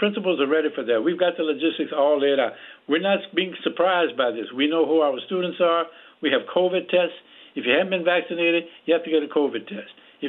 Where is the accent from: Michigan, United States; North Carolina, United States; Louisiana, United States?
Louisiana, United States; New Orleans; I was raised in the South in the days of segregation, and the black community in the South, in New Orleans, Louisiana, did not have access to medical services from regular hospitals